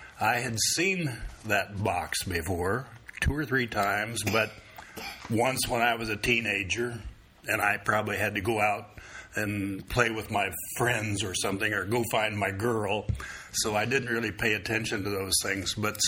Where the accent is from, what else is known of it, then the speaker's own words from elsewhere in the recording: Iowa, United States; So I grew up essentially in Iowa, where my mother had been from, with my mother and my grandmother.